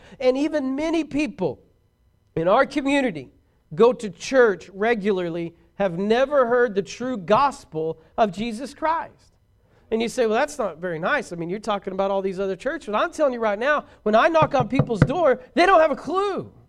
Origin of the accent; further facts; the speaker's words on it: Braggs, Oklahoma, United States; I'm from Braggs. I lived on Bragg's Mountain. It's a mountain, in case you didn't know. That's what we called it. And then I moved to Vianne.